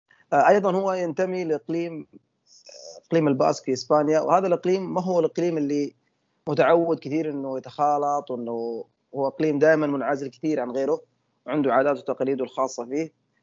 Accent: Saudi Arabia; احنا سعوديين عارفين انه فعلا احيانا نحتاج نكون اكثر جديه

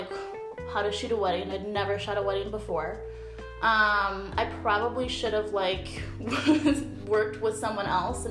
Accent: Minneapolis, Minnesota, United States; moved away; And I am originally from the Midwest. I am from Minneapolis, and I just moved to Arizona about 6 months ago in like the end of December.

